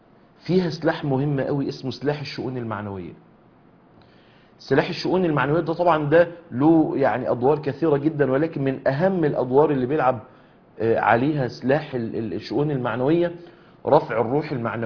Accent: Egypt; باللغة الدارجة عندنا في مصر

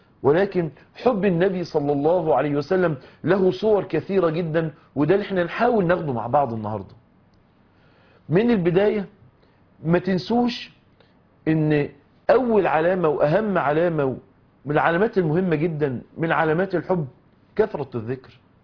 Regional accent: Egypt; النبي قايم كده زي ما احنا بنقول عندنا في اللغه الدارجه عندنا في مصر مزاجه رايق

